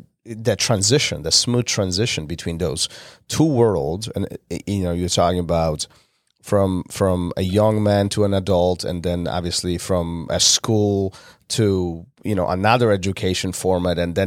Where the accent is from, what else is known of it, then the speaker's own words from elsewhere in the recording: Poland; Poland. I'm from Poland.